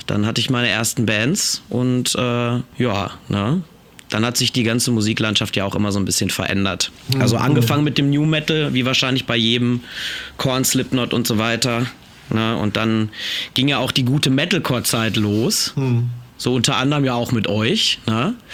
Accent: Gelsenkirchen, North Rhine-Westphalia, Germany; born or raised there

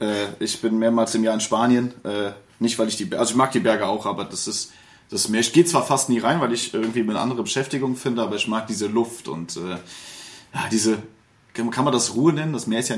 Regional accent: Bergisch Gladbach, North Rhine-Westphalia, Germany; und bin natürlich auch hier aufgewachsen, ich komme ursprünglich gebürtig aus Bergisch Gladbach. Das ist so, mit der Bahn sind 17 Minuten bis zum Hauptbahnhof.

